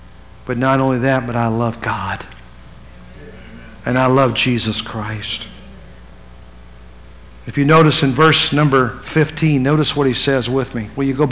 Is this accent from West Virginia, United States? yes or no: yes; West Virginia, United States; It's not too far from where I grew up in West Virginia. It's about a five-hour drive